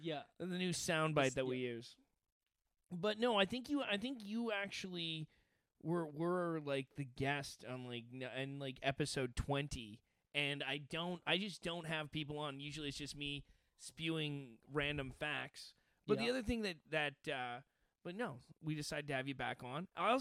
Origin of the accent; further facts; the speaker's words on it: Canada; They figured out now that I'm from Canada.